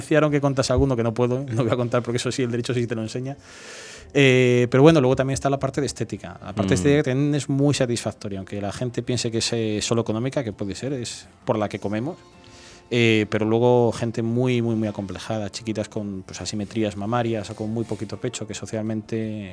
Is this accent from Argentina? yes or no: no; Madrid, Community of Madrid, Spain; born there; y una ciudad donde no quería, aunque yo nací en Madrid.